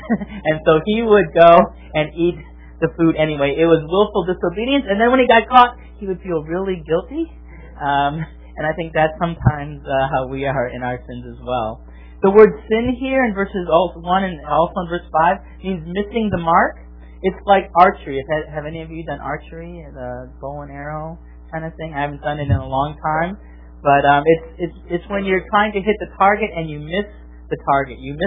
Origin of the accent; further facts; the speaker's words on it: Wisconsin, United States; I grew up in Wisconsin. I'm a cheesehead. My favorite team is the Green Bay Packers.